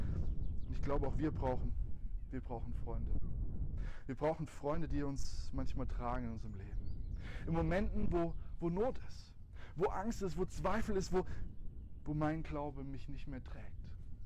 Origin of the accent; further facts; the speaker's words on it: Schriesheim, Baden-Württemberg, Germany; im Edeka in Schriesheim in meinem Heimatort